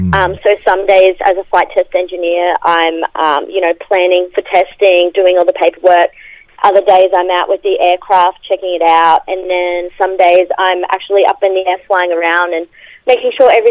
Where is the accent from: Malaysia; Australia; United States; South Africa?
Australia; Gordonvale, Queensland; With Gordonvale being a rural place, science looked for me very different than what I'm sure it looked for, other students who might have been in the cities.